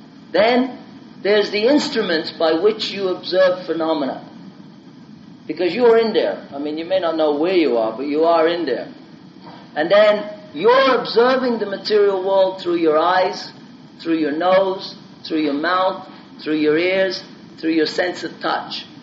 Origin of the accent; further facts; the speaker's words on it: Ireland; born there; I'm born in Ireland, I grow up as an Irish person.